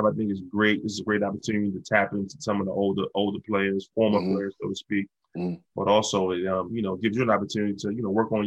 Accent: Baltimore, Maryland, United States; So I'm from Baltimore, but I love DC.

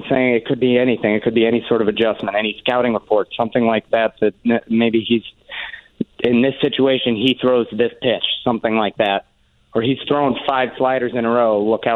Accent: Saratoga, United States; I'm from Saratoga. Right now I'm calling from Carolina Beach.

